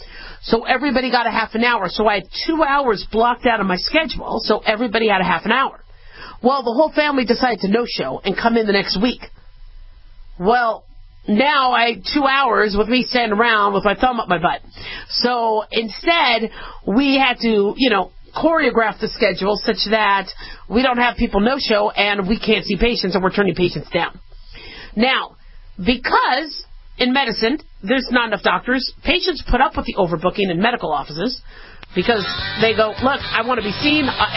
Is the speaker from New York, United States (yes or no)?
no; Phoenix, Arizona, United States; also born or lived in Las Vegas, United States; I grew up in Phoenix, Arizona. Well, I also grew up in Vegas. We moved a lot, but most of the 12 schools I went to were in Phoenix area.